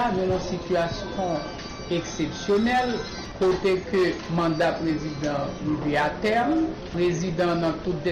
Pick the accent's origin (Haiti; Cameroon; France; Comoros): Haiti; mais en tant qu'haïtien, en tant que monde responsable, nous sommes à même de trouver la réponse à nos problèmes.